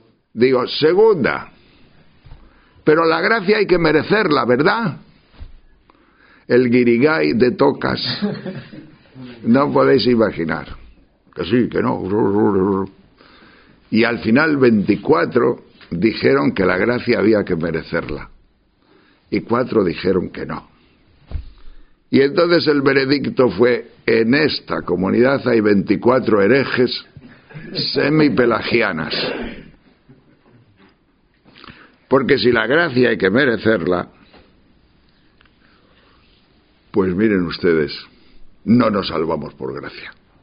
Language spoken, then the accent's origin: Spanish; Tejerina, Castile and León, Spain; Nosotros somos de León, de Tejerina, de allá arriba, de la montaña.